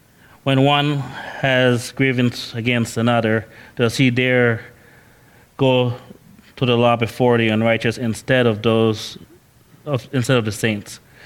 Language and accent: English; Belize; also born or lived in Honduras; growing up in Belize, and even when I was in Honduras